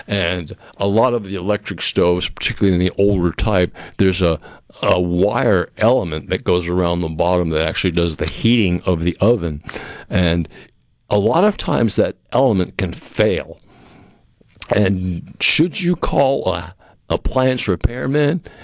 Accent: New England, United States; I absolutely love living on slab foundations where I grew up in New England where everything was a basement.

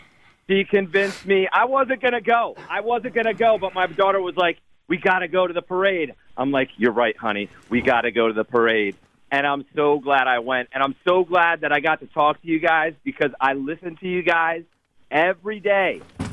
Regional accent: Bethlehem, Pennsylvania, United States; But listen, I'm from Bethlehem.

